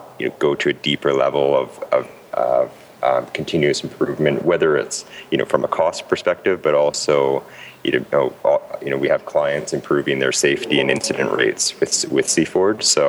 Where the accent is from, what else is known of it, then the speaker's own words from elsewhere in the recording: Canada; also born or lived in Asia Pacific; now in Houston, United States; Yeah, so I'm a Canadian boy originally. I'm based in Houston.